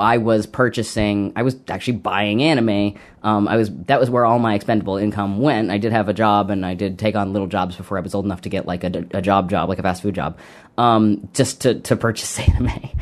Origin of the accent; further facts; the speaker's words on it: Kentucky, United States; I grew up in Kentucky in, like, a farm.